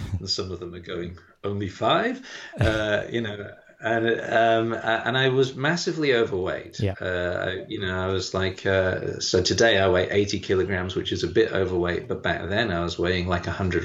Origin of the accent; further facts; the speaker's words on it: England, United Kingdom; moved away as an adult; now in Melbourne, Australia; I grew up in England, and I trained in medicine in Newcastle upon Tyne.